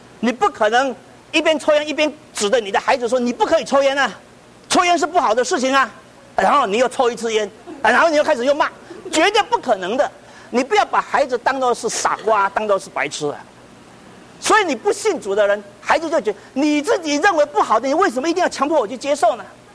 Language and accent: Chinese; China; 我们中国人啊，常常称牧师叫做神的仆人。